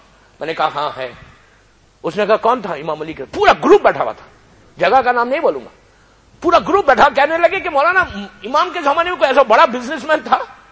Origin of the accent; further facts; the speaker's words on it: India; میں نے کہا کہ میں تو ہندوستان سے آیا ہوں، انڈیا میں تو ہندو لوگ بھی مولا علی کی شان میں اشعار کہتے.